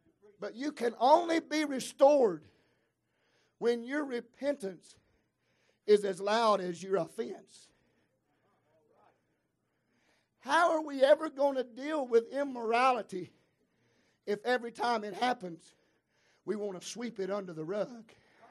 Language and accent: English; Alabama, United States; Now I'm from South Alabama and I know how to plow.